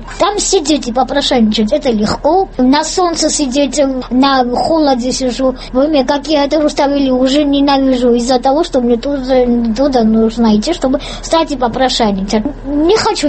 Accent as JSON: {"language": "Russian", "country": "Georgia", "tie": "born or raised there", "said": "я всегда говорила, что я осетинка, что я люблю очень свой народ. Но, конечно, я люблю грузину, потому что я здесь родилась, я здесь выросла. Я не представляю себя без Грузии, я не смогу нигде жить."}